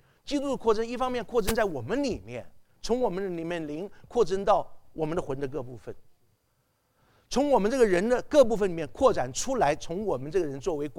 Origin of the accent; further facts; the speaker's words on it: Taiwan; also born or lived in South America; now in United States; 我从台湾来的，后来我就到南美洲去一段时间，然后今天现在到美国